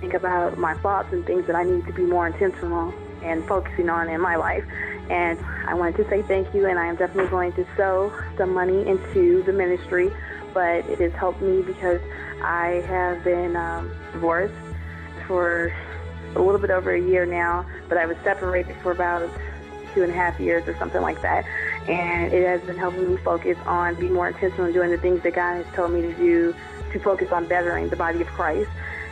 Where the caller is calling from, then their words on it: St. Louis, Missouri, United States; from St. Louis, Missouri